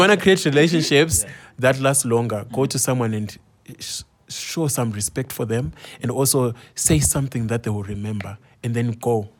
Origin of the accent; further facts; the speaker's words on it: Zimbabwe; I follow you, I'm from Zim.